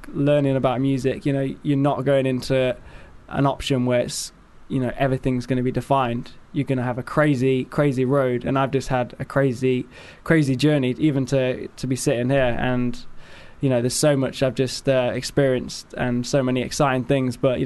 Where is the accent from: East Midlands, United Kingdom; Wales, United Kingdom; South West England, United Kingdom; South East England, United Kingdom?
East Midlands, United Kingdom; Nottingham; now in London, United Kingdom; I'm based there in London, but I'm from Nottingham